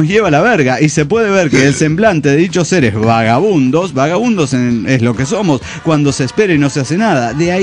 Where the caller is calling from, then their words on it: Guadalajara, Jalisco, Mexico; de Guadalajara, Jalisco, México.